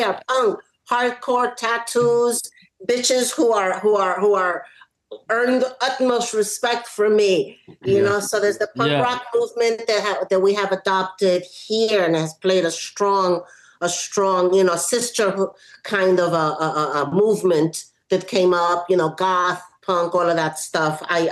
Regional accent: Ecuador; Yeah, we're from Ecuador. My stepdad was from Cuba.

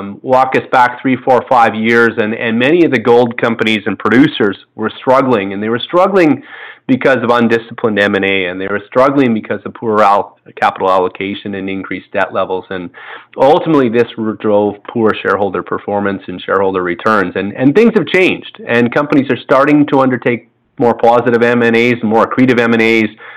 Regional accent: Manitoba, Canada; growing up in Manitoba, central Canada

